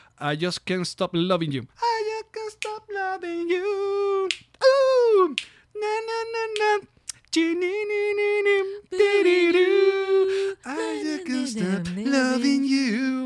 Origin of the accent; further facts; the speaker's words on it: Aragua, Venezuela; yo soy de Aragua, ¿entiendes? Sí, yo soy de la costa de Aragua y uno tiene que aprender a bailar tambor.